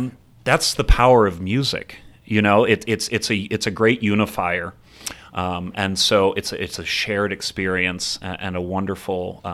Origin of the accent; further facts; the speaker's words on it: Pittsburgh, Pennsylvania, United States; maybe I'd love to be back in Pittsburgh, my hometown, one day, and be the head of the School of Music at my alma mater, Carnegie Mellon.